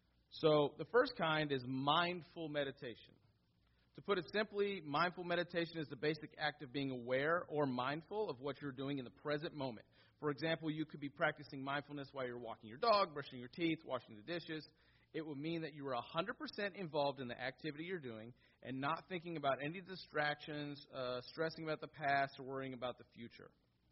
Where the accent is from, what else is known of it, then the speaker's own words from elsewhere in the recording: Illinois, United States; I don't mind the spring here rather than where I grew up in Illinois because I don't have the allergies here. And the spring back in Illinois killed me.